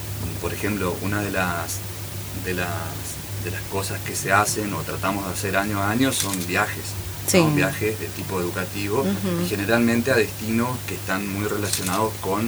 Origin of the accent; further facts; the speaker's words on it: Argentina; nosotros como argentinos tenemos que nunca perder la esperanza